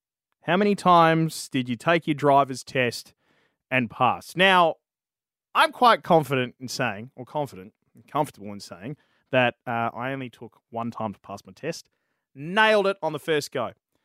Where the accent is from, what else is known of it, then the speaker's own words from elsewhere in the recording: Cannington, Western Australia, Australia; I grew up in Cannington.